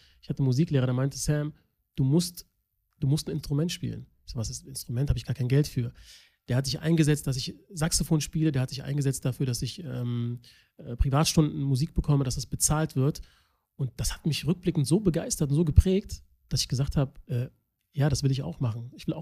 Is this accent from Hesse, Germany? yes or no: yes; Kassel, Hesse, Germany; Ich bin in Nordhessen groß geworden, in Kassel. Da gibt es natürlich verschiedenste Nationalitäten